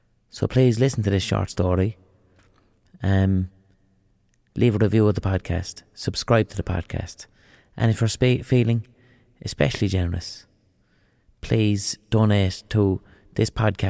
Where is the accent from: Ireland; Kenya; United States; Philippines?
Ireland; Dublin, Leinster; I was born up in Gardiner Street, behind the flats.